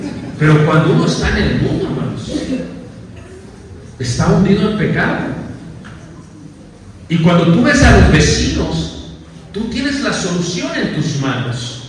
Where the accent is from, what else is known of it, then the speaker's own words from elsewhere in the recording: Mexico City, Mexico; yo crecí en Ciudad de México